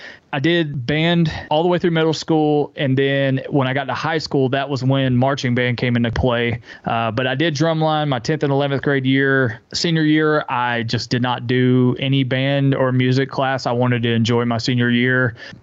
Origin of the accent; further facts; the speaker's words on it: Spartanburg, South Carolina, United States; also born or lived in Hilton Head Island / Beaufort; I was born in Hilton Head Island, and we lived in Beaufort for a while. And then dad's job moved us to the upstate in Spartanburg when I was like six, I think.